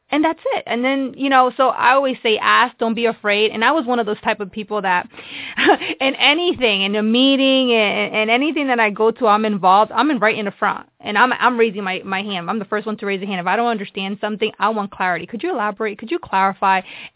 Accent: New Jersey, United States; Like, I was from New Jersey

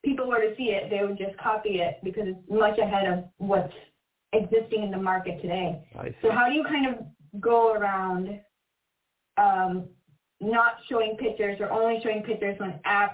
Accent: San Jose, California, United States; I'm from San Jose.

